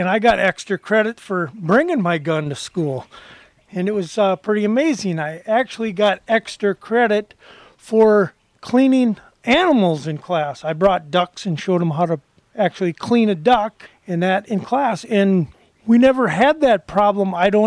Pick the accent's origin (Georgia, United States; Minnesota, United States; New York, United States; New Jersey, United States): Minnesota, United States; Willmar; Well, when I was growing up, we'd go to school in the morning, we'd go duck hunting.